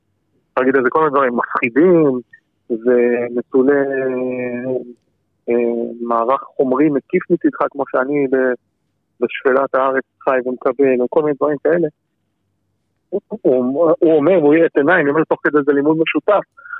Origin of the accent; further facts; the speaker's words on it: Jerusalem, Jerusalem District, Israel; בירושלים, הרוב שלי עד היום שיאריכו ימים גרים שם